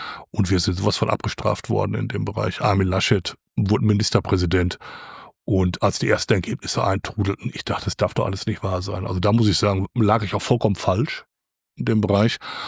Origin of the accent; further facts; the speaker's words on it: Unna, North Rhine-Westphalia, Germany; dass der Kreis Unna und besonders auch nochmal meine Heimatstadt und diese Kreisstadt Unna noch wahnsinnig was zu bieten hat